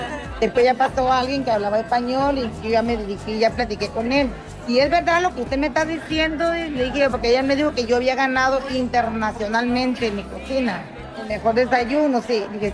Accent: Sinaloa, Mexico; Yo soy de Sinaloa

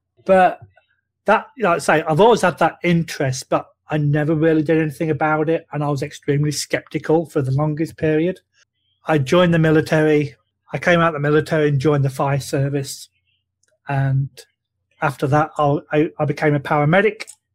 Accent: Boston, East Midlands, United Kingdom; my hometown is Boston, but it's the original Boston. So that's like 3 hours north of London.

